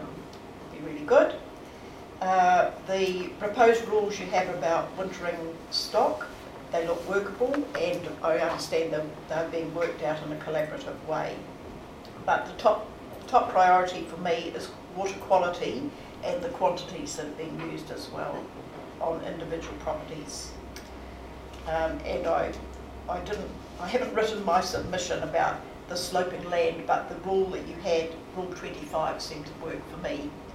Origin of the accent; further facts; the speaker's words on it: Wellington, New Zealand; As I said, I came from the Wairarapa